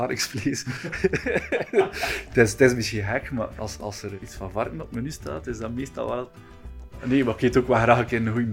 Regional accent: Flanders, Belgium; ik ben varkenshouder uit Vlaanderen.

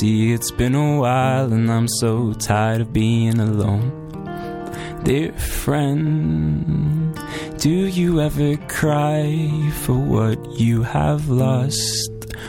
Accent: Brighton, South East England, United Kingdom; I'm from Brighton

